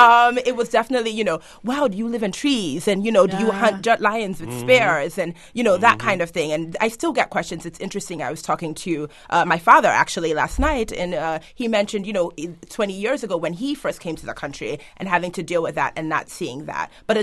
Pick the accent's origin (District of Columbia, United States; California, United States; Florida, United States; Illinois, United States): California, United States; Los Angeles; I lived in Los Angeles and I grew up in Ladera Heights, which is an upper middle class African-American community.